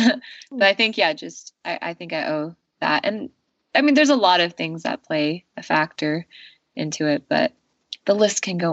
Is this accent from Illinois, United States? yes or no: no; California, United States; And I'm from the Bay, and, you know, there's not a lot going on over there, like scenic wise.